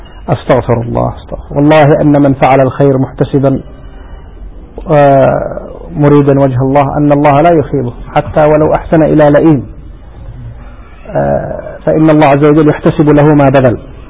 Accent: Yemen; وعندنا في اليمن يقولون

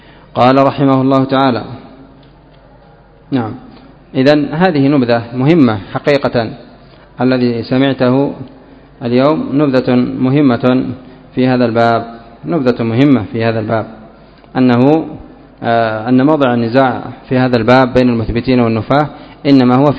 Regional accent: Yemen; قات الهرري والقات المدري إيش، هكذا عندنا في اليمن يقولون له القط الشامي.

